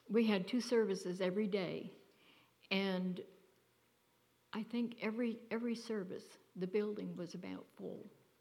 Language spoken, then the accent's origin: English; Virginia, United States; I mean, I was an outsider in that group because I'm from Virginia and the rest were all from Ohio